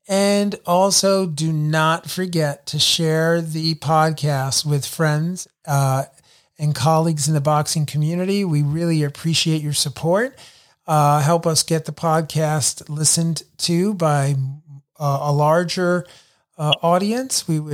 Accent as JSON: {"language": "English", "town": "Philadelphia", "region": "Pennsylvania", "country": "United States", "said": "I'm from the Philly area, Philadelphia yes. area."}